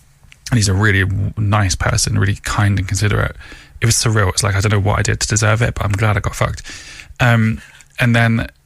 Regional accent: Ireland; I should say Irish because I am Irish.

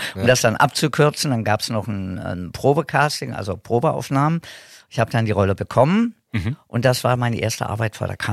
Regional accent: Berlin, Germany; als Baby, so ein Dreivierteljahr oder was. Und dann, wie man so schön sagt, aufgewachsen in Berlin, ja. Im ollen West-Berlin.

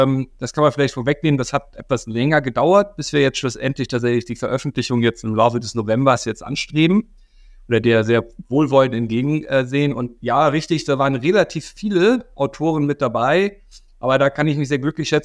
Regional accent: Hamburg, Germany; Also ich bin gebürtiger Hamburger und habe da sehr früh angefangen, damals im Bereich Hip-Hop-Musik aufzulegen.

